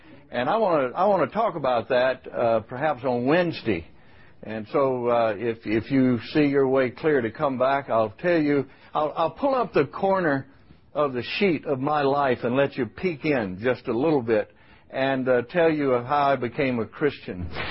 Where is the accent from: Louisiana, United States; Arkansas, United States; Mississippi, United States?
Mississippi, United States; Sardis; But I was born and raised in Sardis, Mississippi.